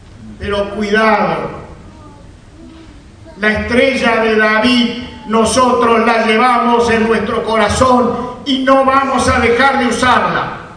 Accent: Argentina; somos argentinos, argentinos por nacimiento, por sentimiento y por convicción, y somos argentinos no solo por nuestro origen, somos judíos porque lo sentimos así

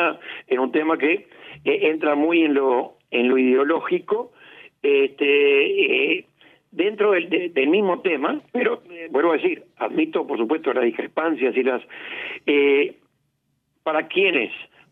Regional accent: Uruguay; uno como uruguayo, por supuesto, quiere lo mejor para Uruguay

